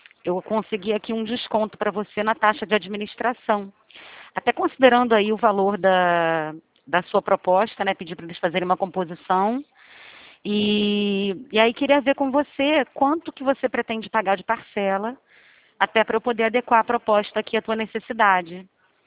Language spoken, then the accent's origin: Portuguese; Presidente Prudente, São Paulo, Brazil; eu sou de Prudente.